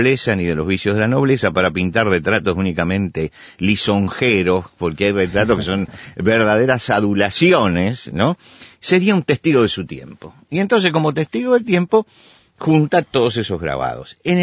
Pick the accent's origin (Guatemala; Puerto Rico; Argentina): Argentina; Buenos Aires; A mí, como argentino, me resulta fácil convivir con otras culturas. Yo vivía en un barrio de Buenos Aires donde al lado vivían almaceneros que eran españoles.